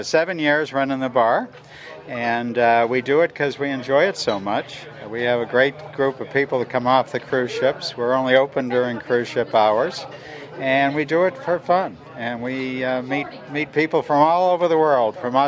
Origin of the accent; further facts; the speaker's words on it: Boston, Massachusetts, United States; I grew up in Boston, but when I saw the color of the water down here, I just fell in love with the place.